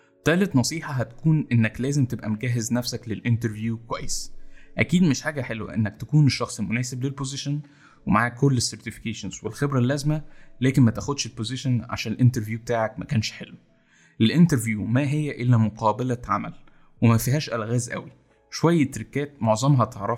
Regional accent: Egypt; تاني حاجه ان احنا كمصريين ما عندناش ثقافه النتوركينج قوي

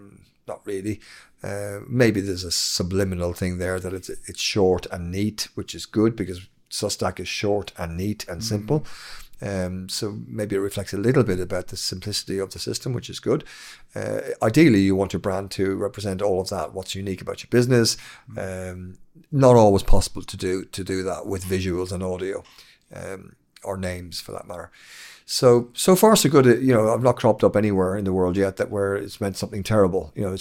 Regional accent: Dublin, Leinster, Ireland; now in London, United Kingdom; Now, I'm from Ireland, and I born in Dublin, Ireland, and schooled there. But I moved to London, and I live in London now, married an English girl.

